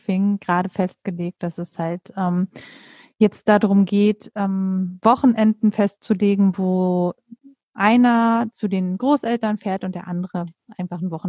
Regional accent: Mecklenburg-Vorpommern, Germany; Und wir kommen beide aus Mecklenburg-Vorpommern.

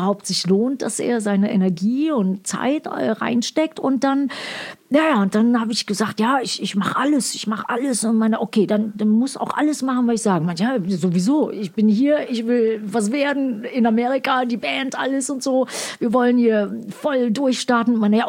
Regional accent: North Rhine-Westphalia, Germany; ich bin im Ruhrpott aufgewachsen

